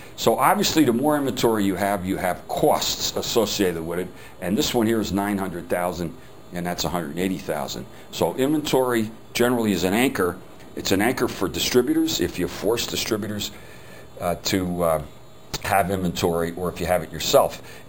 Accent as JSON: {"language": "English", "region": "New Jersey", "country": "United States", "said": "He was from Chicago and I was from New Jersey."}